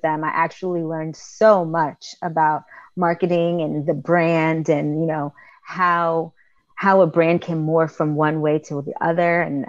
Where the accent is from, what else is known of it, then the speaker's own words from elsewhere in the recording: Long Island, New York, United States; Yes, I'm from Long